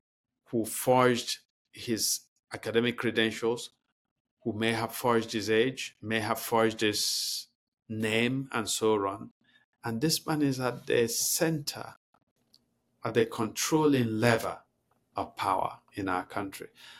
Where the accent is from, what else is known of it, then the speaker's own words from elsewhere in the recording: Nigeria; For me, as a Nigerian, when you have a country governed by a president